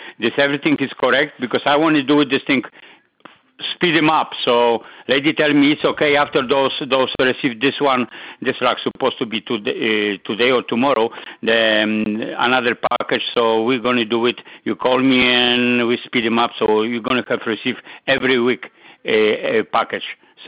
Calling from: Scottsdale, Arizona, United States; I'm calling from Scottsdale, Arizona.

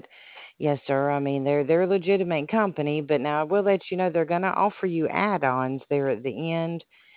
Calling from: Alabama, United States; And no, sir, I'm in Alabama.

